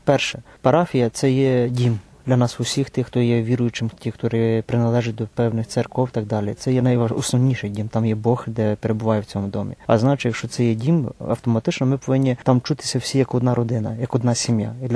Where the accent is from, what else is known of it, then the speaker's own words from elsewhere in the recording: Horodok, Khmelnytskyi Oblast, Ukraine; Сам я походжу з Поділля, з Городка Хмельницької області. Фактично виріс я при церкві римокатолицькій, з самого дитинства ходив туди